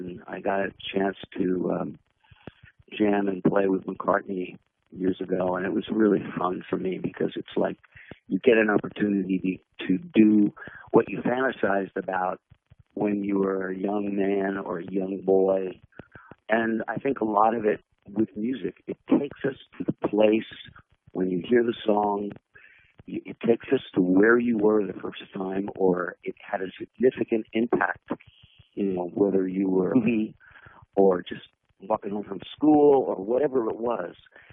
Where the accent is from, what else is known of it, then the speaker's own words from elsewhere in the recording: West Orange, New Jersey, United States; also born or lived in Manhattan, United States; that I spent, from the time I was about 4 or 5, in New Jersey with my mom and my grandparents, because I was born in Manhattan and stayed there until I was, 4 or 5, and went to grammar school in West Orange.